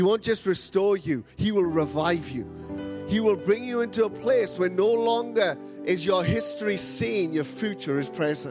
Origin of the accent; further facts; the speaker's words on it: Wales, United Kingdom; Well, I'm from Wales.